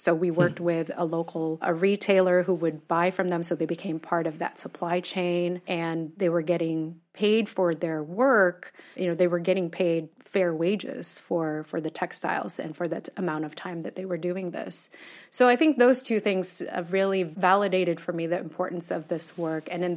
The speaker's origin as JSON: {"language": "English", "country": "Philippines", "said": "and that was the end of me being in the Philippines. So I think that was really healing for me to be in my home country"}